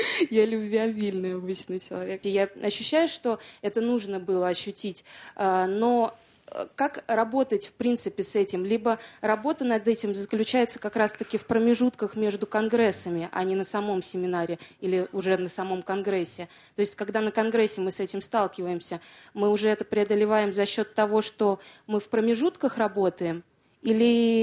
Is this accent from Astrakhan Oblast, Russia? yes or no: no; Moscow, Russia; я из Москвы